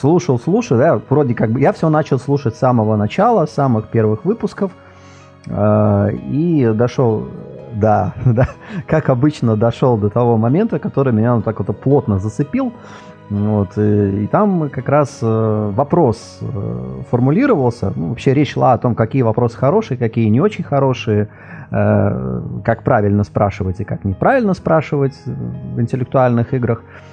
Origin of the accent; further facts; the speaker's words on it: Latvia; first language ru; свой любимый и родной, могучий наш, русский, латышский, который я использую каждый день, поскольку я из Латвии, и на работе, хочешь не хочешь, приходится его использовать, да, и у меня семья в настоящий момент, она двуязычная